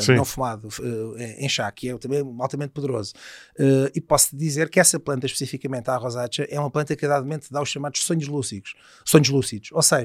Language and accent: Portuguese; Oeiras, Lisbon, Portugal; portanto eu sou de Oeiras, ela morava em Carcavelos, combinámos um encontro e tal.